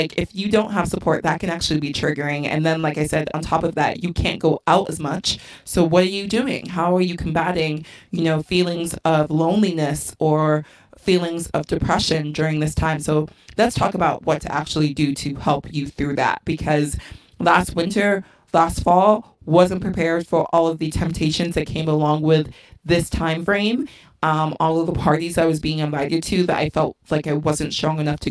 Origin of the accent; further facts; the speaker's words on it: London, United Kingdom; born there; So I was born in London, which is known for being gray and being rainy